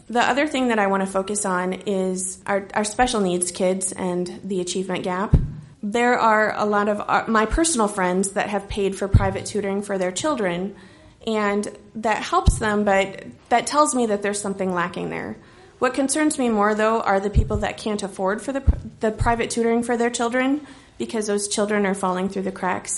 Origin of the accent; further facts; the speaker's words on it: Wisconsin, United States; when I grew up in Wisconsin and my family being teachers there